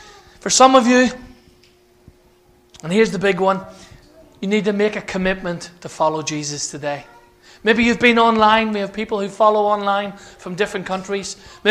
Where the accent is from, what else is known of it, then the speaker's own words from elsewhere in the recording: Ireland; I'm Irish, so we have to keep it simple.